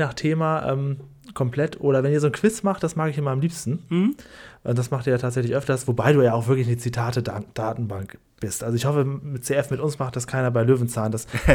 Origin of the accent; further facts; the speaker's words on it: Northern Germany, Germany; ich bin ja aus Norddeutschland